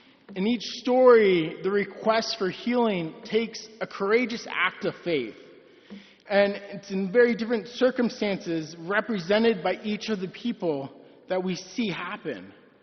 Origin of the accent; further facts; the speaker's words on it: Virginia, United States; I was born and raised here in Northern Virginia. I grew up going to St. Joe's in Herndon as a child.